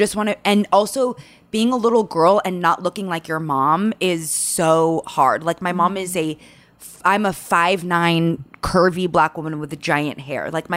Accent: San Fernando Valley, California, United States; And I grew up with literally no one who looked like me. The world, growing up in the San Fernando Valley, and my world was very like white and black

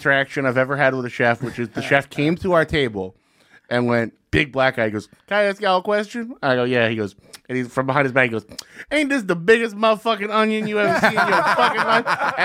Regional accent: New Jersey, United States; Well, I grew up near White Manna in Jersey, which is like the a real restaurant

